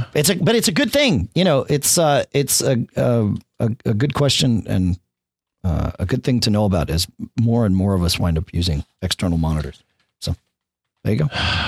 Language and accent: English; New England, United States; also born or lived in Austin; When we lived in Austin in Texas, I missed the change of season. I mean, I grew up here in New England, obviously, and I really missed.